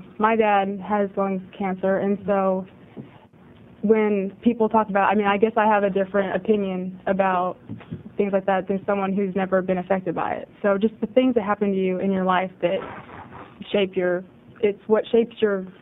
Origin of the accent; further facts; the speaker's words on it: Salem, Oregon, United States; I go to the University of North Carolina, but I'm from Salem, so I'm back from summer.